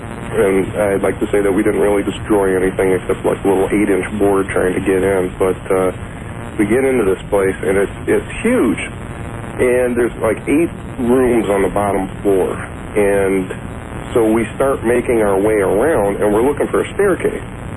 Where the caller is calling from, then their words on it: Chicago, Illinois, United States; I am calling from Chicago, WLS.